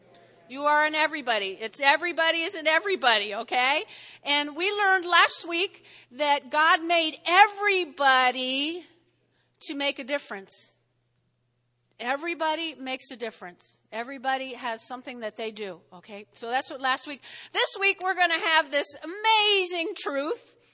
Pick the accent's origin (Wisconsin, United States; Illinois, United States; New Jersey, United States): New Jersey, United States; now I grew up in North Jersey, and we would go to Jones Beach, which is actually on the New York side